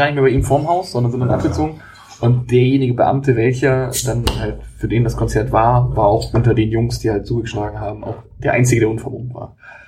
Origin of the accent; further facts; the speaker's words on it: Saxony-Anhalt, Germany; Ich komme aus Sachsen-Anhalt, direkt in der Nähe vom Wendland